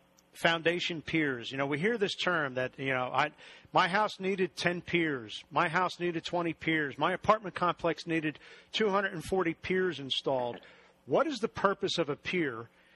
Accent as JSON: {"language": "English", "region": "East Coast", "country": "United States", "lives_now": "Houston, United States", "said": "You know, I come from the East Coast. I've been here now in Houston area for, I think, about 14 years, 13 years now."}